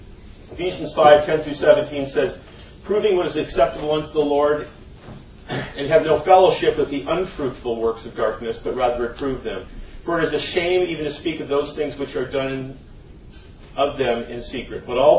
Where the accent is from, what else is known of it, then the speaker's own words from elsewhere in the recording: Arizona, United States; and I'm from Arizona!